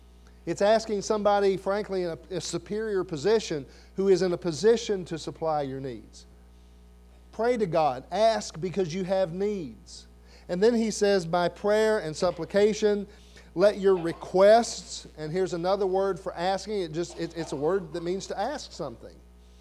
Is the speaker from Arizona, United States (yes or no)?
no; Blytheville, Arkansas, United States; We grew up together in Blytheville, graduated the same year.